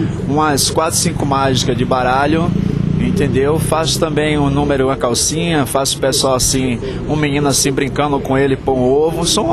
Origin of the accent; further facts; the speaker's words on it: Ilhéus, Bahia, Brazil; also born or lived in Rio de Janeiro; now in Serrinha, Brazil; Eu sou de Ilhéus, eu sou natural de Ilhéus, morei um tempo no Rio de Janeiro. Afinal de contas, também morei em várias partes do Brasil, mas hoje eu vou praticamente ficar residencial mesmo em Serrinha.